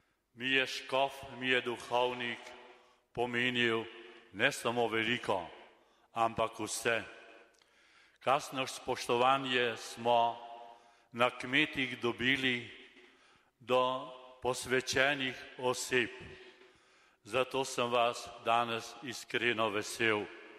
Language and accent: Slovenian; Komenda, Central Slovenia, Slovenia; sem iz Komende, iz Kamniškega konca